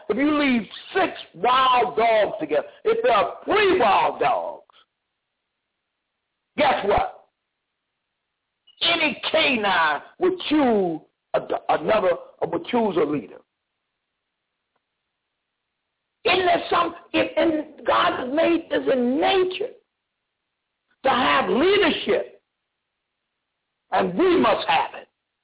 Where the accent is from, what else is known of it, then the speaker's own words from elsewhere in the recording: Lynchburg, Virginia, United States; How the hell I come from Lynchburg, Virginia, I look like embracing this country.